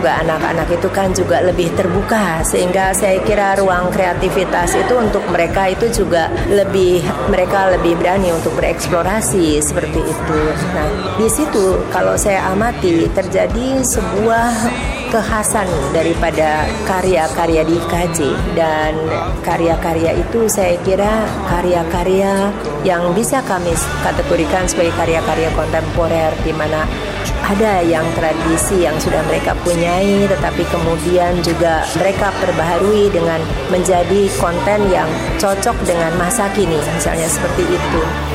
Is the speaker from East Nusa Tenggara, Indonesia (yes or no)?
no; Yogyakarta, Special Region of Yogyakarta, Indonesia; saya dari Jogja Pak dulu.